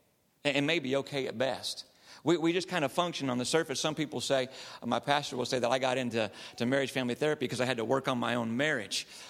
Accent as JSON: {"language": "English", "region": "California", "country": "United States", "tie": "born or raised there", "said": "And no, I did not live back east. I'm from California, born and raised, just have two kids named after those cities."}